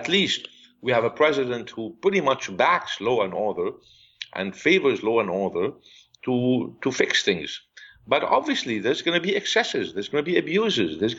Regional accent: United States; I'm an American.

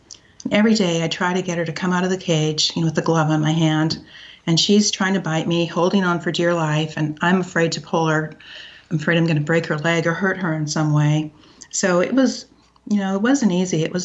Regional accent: Michigan, United States; When I was growing up in Michigan, we had, you know, dogs and cats and hamsters and turtles and all kinds of animals

